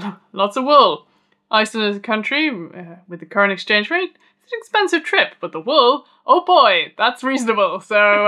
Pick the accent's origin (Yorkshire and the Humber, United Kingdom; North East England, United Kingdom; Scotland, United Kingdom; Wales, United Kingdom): Yorkshire and the Humber, United Kingdom; I'm from Yorkshire.